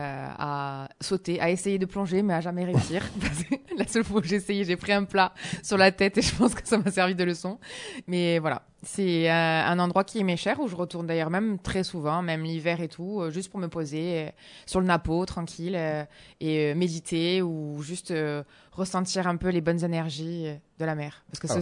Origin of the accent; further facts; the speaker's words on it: Calvi, Corsica, France; moved away as an adult; partie avec une grande envie, même un ras-le-bol de Calvi. Voilà, j'avais envie de partir de la Corse. J'étais dégoûtée de la Corse, de la mentalité un peu fermée